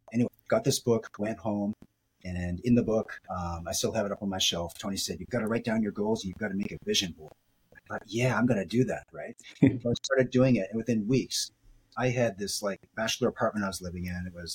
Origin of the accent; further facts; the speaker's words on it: Halifax, Nova Scotia, Canada; also born or lived in Vancouver; I grew up in Halifax. I moved up to Vancouver after I was finished college because there weren't any jobs.